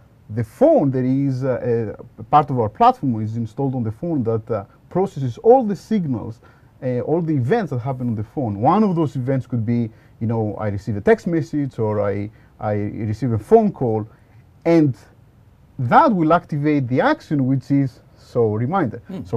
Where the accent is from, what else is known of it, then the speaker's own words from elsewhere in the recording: Greece; accent: Greek; English is a second language; it didn't fully understand my strong Greek accent